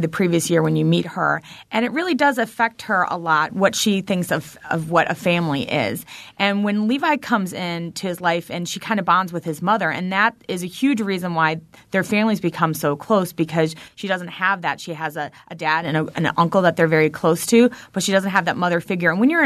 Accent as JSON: {"language": "English", "town": "Portage", "region": "Wisconsin", "country": "United States", "tie": "born or raised there", "said": "But when you grow up somewhere, and I grew up in Portage, you kind of end up not realizing what is so special about where you live until you leave it."}